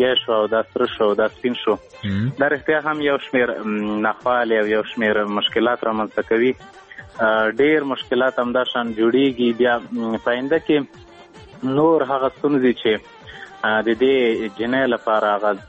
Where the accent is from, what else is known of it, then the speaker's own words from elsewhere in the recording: Paktia, Afghanistan; زه هم پښتون یم د همدې پکتیا یم